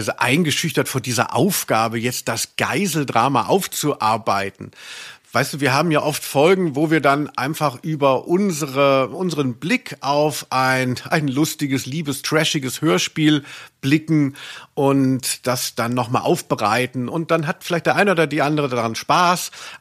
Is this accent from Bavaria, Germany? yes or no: no; Hesse, Germany; aus meiner Heimat Südhessen